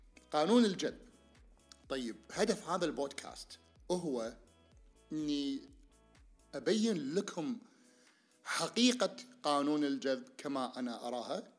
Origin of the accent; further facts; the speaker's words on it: Kuwait; بس كوني أنا كويتي اللي ناس قاعد يروجوا له بالكويت